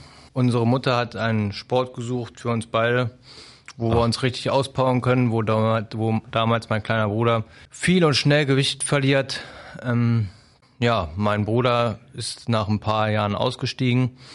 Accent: Braunschweig, Lower Saxony, Germany; ich bin geboren in Wolfenbüttel, aufgewachsen in Braunschweig

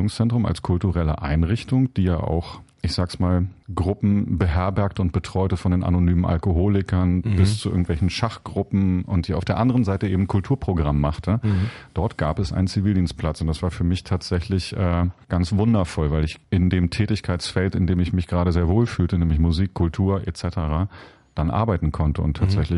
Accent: Lower Saxony, Germany; ich komme aus der Lüneburger Heide, ich bin Junge vom Dorf, bin dort zur Schule gegangen

